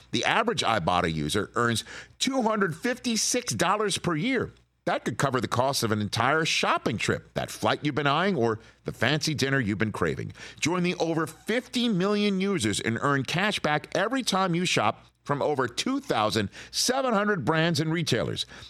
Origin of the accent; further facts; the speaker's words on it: Staten Island, New York, United States; Well, I'm from Staten Island.